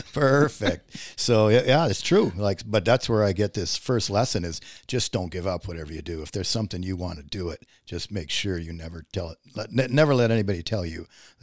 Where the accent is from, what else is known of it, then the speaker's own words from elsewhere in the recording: Rochester, Minnesota, United States; And so I'm not from a farm. I came from Rochester, Minnesota.